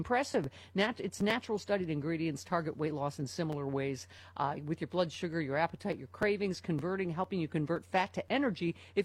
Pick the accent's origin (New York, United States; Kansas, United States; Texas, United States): New York, United States; Buffalo; Beat my Buffalo Bills from my hometown.